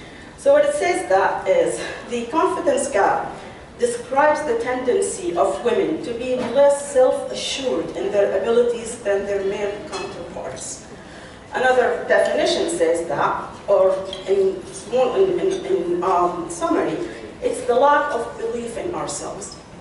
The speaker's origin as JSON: {"language": "English", "country": "Egypt", "moved": "as an adult", "lives_now": "United States", "said": "I'm an immigrant from Egypt. I moved to the United States about 31 years ago."}